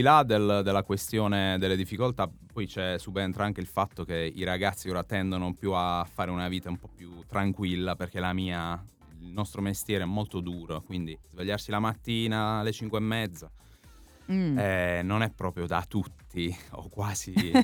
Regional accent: Apulia, Italy; venire giù da noi in Puglia

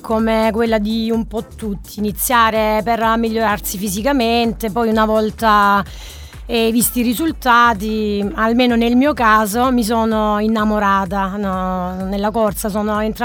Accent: Latiano, Apulia, Italy; Io sono di Latiano.

